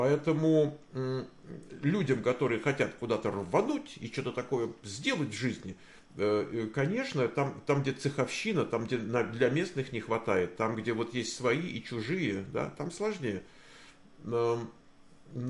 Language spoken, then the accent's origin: Russian; Moscow, Russia; Вот я родился и вырос в Москве.